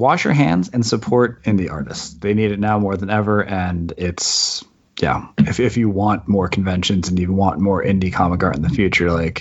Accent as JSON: {"language": "English", "region": "East Coast", "country": "United States", "tie": "born or raised there", "lives_now": "San Francisco, United States", "said": "Like I live in San Francisco now. I grew up on the East Coast and like I know about humidity and like 100 degree summers. I grew up at the beach"}